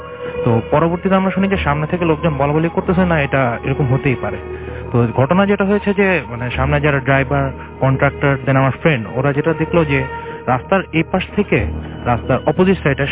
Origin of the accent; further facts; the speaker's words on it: Mirsharai, Chittagong Division, Bangladesh; যেহেতু আমার বাড়ি মিরেশ্বরে, আমার টোটাল রাস্তাটা আমার আর কি চিটাংয়ের বাসে যাওয়া লাগে না